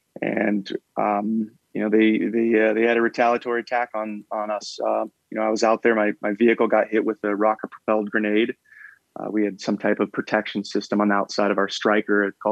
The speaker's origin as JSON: {"language": "English", "town": "Ottumwa", "region": "Iowa", "country": "United States", "tie": "born or raised there", "said": "So growing up in Ottumwa"}